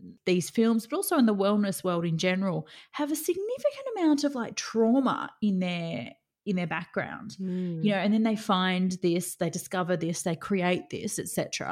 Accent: Australia; I'm Australian. I like the heat.

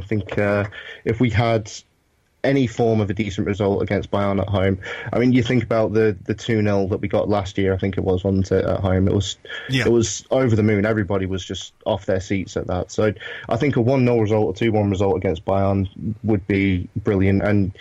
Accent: East Midlands, United Kingdom; I'm from Lincolnshire in England

